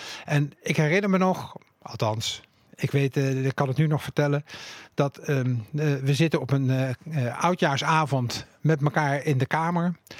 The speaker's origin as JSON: {"language": "Dutch", "town": "The Hague", "region": "South Holland", "country": "Netherlands", "said": "Maar als Haagse jongen ben ik natuurlijk wel gewend dat er in oudjaarsnacht vuur gestookt wordt."}